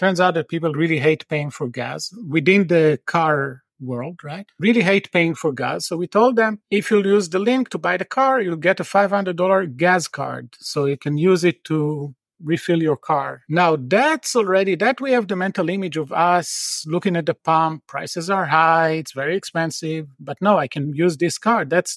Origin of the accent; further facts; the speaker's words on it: Tel Aviv, Tel Aviv District, Israel; So I'm from Tel Aviv originally.